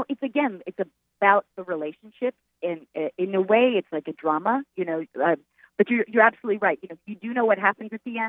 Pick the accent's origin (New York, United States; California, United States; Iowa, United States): New York, United States; Long Island; I think what gives me an advantage was growing up in Long Island and understanding the people and understanding and being surrounded by people from Long Island.